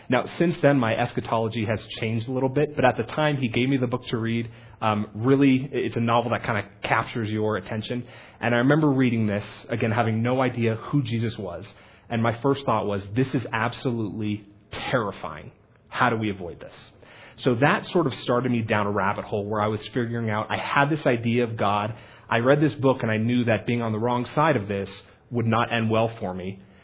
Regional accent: Massachusetts, United States; also born or lived in Los Angeles; I'm actually from Los Angeles originally, was raised in Western Massachusetts.

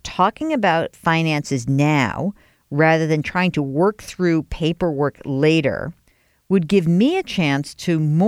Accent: New York, United States; when I was growing up outside of New York, we used to leave our door wide open.

